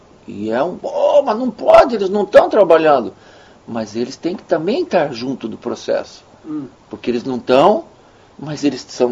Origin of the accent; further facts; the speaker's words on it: Brazil; É tudo, é tudo, porque a gente é brasileiro e eles esperam do brasileiro 100% ter o que você dê já